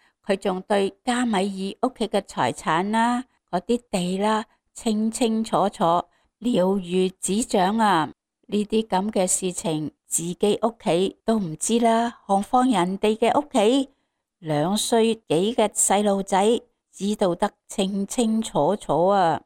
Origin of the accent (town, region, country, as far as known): China